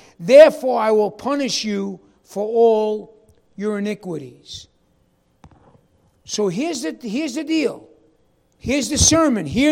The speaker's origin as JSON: {"language": "English", "town": "New York City", "region": "New York", "country": "United States", "said": "And even I'm from New York City. I don't know. There's nothing out here."}